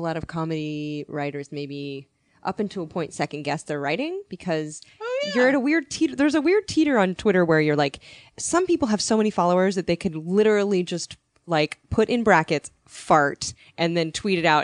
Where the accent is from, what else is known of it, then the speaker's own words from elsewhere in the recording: Missouri, United States; well, I'm from Missouri